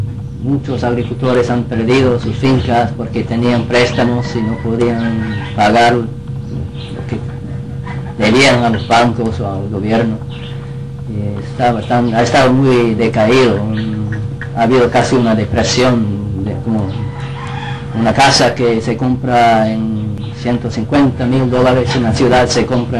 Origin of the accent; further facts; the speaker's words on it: Minnesota, United States; una zona de donde soy yo, es de Minnesota, ¿no? Pero una zona de campo, de fincas, de maíz, sí, de ganado.